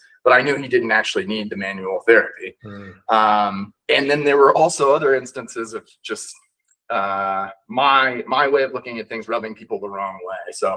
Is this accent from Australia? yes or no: no; Akron, Ohio, United States; now in Salt Lake City, United States; I'm originally from Akron, Ohio. I'm currently out in Salt Lake City, Utah for another month or two. Going to be moving to Detroit, Michigan in a couple of months.